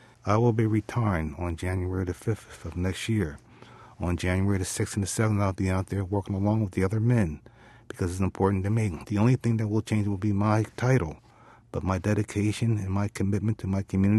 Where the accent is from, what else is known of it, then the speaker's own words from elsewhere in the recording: Philadelphia, Pennsylvania, United States; when I grew up in North Philadelphia, it was a predominantly very black neighborhood.